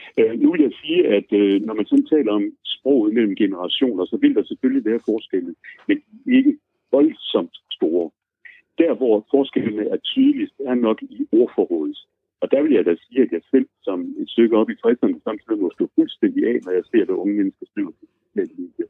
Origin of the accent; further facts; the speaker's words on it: Aarhus, Central Denmark Region, Denmark; jeg er bestemt også jyde, jeg er aarhusianer, den mere faldende tonegang.